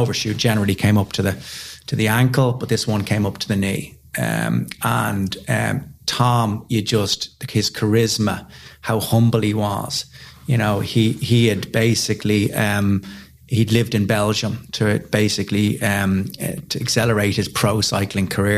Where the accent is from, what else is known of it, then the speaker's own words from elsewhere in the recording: Ireland; So I, you know, being Irish, I mailed him, said, do you want to do a bit of fundraising for Temple Street?